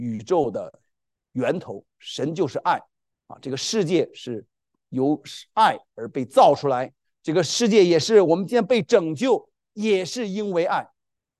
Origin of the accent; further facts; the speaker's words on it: China; 我们中国人很爱儿女